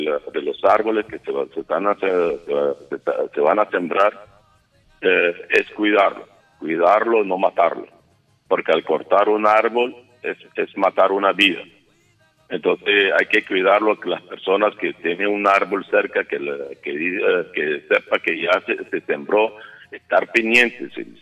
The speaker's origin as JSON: {"language": "Spanish", "region": "La Guajira", "country": "Colombia", "said": "como buenos ciudadanos, como buenos colombianos, buenos guajiros, buenos maicaeros, buenos rihuacheros"}